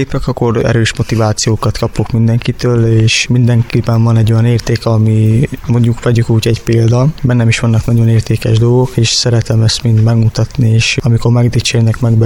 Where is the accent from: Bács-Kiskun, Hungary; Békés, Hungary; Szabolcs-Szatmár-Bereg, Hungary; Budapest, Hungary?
Budapest, Hungary; Én Budapesten nőttem föl